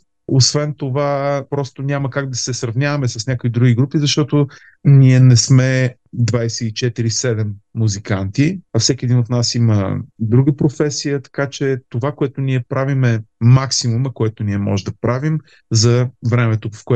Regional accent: Pomorie, Burgas Province, Bulgaria; Аз съм от Поморие.

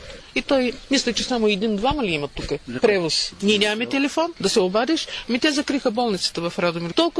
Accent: Sofia, Sofia City, Bulgaria; Аз от София идвам, бягам от София, от шума и от всичко и идвам тук.

